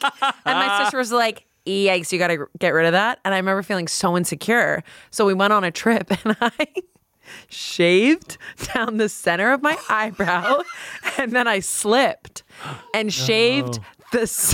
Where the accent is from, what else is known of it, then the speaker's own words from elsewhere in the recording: East Coast, United States; I was from the East Coast. The East Coast doesn't look at your careers as like possibilities.